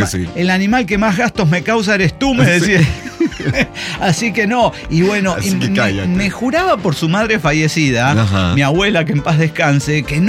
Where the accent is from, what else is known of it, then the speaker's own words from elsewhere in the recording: El Salvador; accent: Spanish; now in Spain; hace un año estaba en El Salvador y me vine para aquí, para España. Sí, ya tengo el acento, todo español